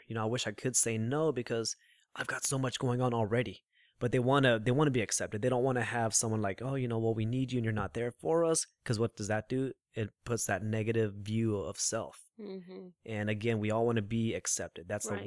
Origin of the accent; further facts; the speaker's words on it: Austin, Texas, United States; I grew up in North Austin, nice home